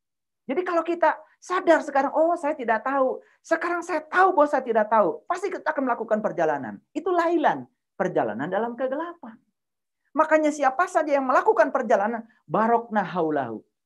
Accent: Garut, West Java, Indonesia; sekalipun orang Garut dari kampung kayak saya

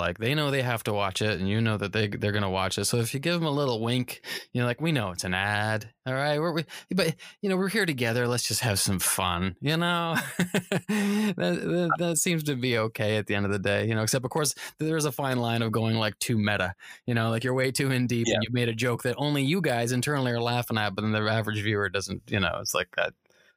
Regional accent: Canada; now in United States; So coming from, I grew up in Canada, so much like, you know, New Zealand

